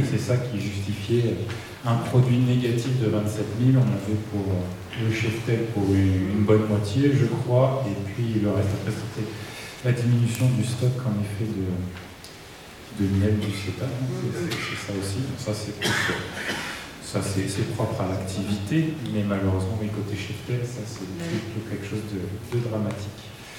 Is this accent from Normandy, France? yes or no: yes; Alençon, Normandy, France; Je suis natif de l'Orne, je suis né à l'hôpital d'Alençon, si vous voulez tout savoir.